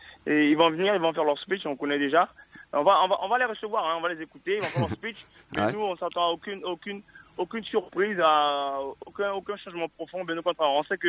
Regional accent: French Guiana, France; Mais quand on est en France, on est pointé du doigt par rapport à notre couleur de peau. Quand on est en Guyane, on dit qu'on est français, mais on fait partie des oubliés.

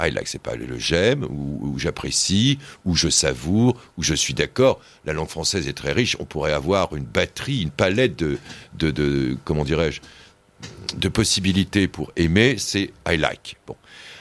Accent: France; Je suis français, j'entends like

